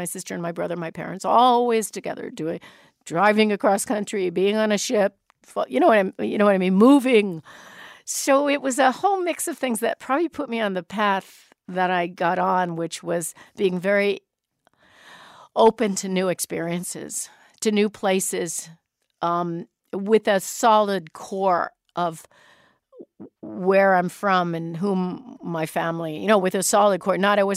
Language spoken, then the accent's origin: English; Hawaii, United States; also born or lived in Arizona / California; I was raised partly in Hawaii anyway.